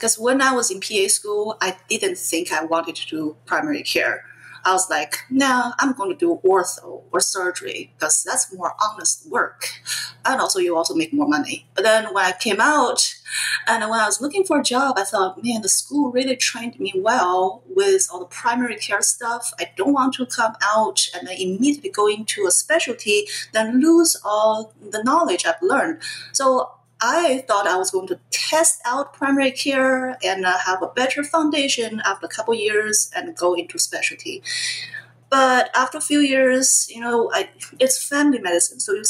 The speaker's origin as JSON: {"language": "English", "country": "China", "tie": "born or raised there", "second_language": "English", "moved": "as an adult", "said": "Obviously, that's not my original name. So I grew up in China and I came here when I was in college."}